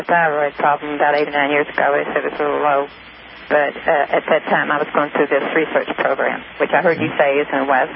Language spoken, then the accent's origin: English; Lexington, United States; I'm from Lexington.